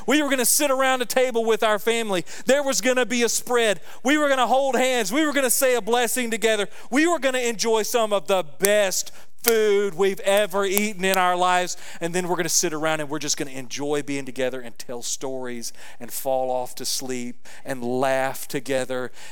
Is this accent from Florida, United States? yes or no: yes; Panama City, Florida, United States; You know, I grew up in Panama City, Florida. My family is all from Alabama.